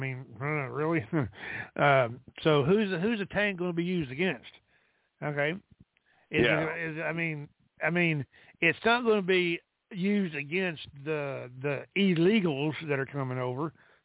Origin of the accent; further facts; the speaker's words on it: Texas, United States; So we're Texas, because I'm a Texan, we have the law and the Constitution on our side.